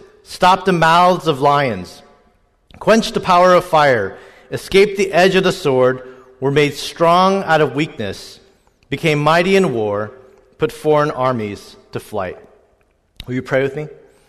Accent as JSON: {"language": "English", "town": "St. Louis", "region": "Missouri", "country": "United States", "tie": "born or raised there", "said": "I was working part-time at a community center back in my hometown of St. Louis, Missouri."}